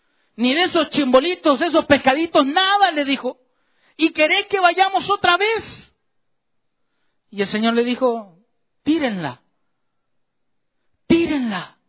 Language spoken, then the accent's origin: Spanish; El Salvador; me llevaban a un parque allá en mi país, los que son del Salvador saben